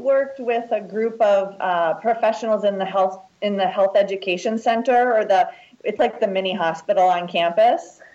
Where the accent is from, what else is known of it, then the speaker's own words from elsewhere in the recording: Michigan, United States; also born or lived in Hong Kong / Connecticut; And lived in Connecticut, and via some other places ended up in Michigan, graduating from high school